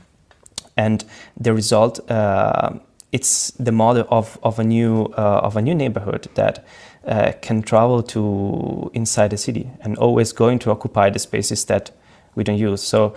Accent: Italy; English is a second language; Was around going next to my hometown in Italy to companies and ask for products and materials to install into the tiny house.

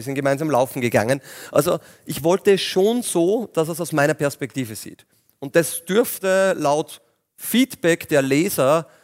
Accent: Linz, Upper Austria, Austria; auch eine Wohnung in Wien und im Sommer ein bisschen in Mallorca da und dort auch. Also pendel durchaus da hin und her. Aber bin Linzer und sehr gern auch und habe noch einen großen Bauernhof in der Nähe, in Strengberg auch. Also das ist so mein Domizil.

